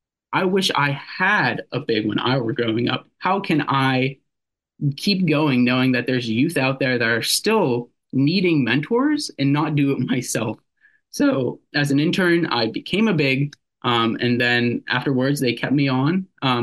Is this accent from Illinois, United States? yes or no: no; Latrobe, Pennsylvania, United States; Sure. Oh, I'm a Latrobe native.